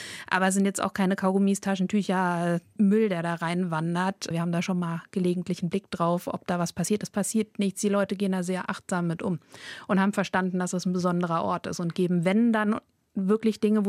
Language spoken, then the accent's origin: German; Heidelberg, Baden-Württemberg, Germany; born there; moved away as an adult; also born or lived in Göttingen; now in Bremen, Germany; Nein, ich bin keine Bremerin. Ich komme gebürtig aus dem Süden, aus Heidelberg. Bin immer weiter in den Norden gewandert, über Göttingen ganz lange, nach Bremen. Und bin jetzt schon 15 Jahre hier.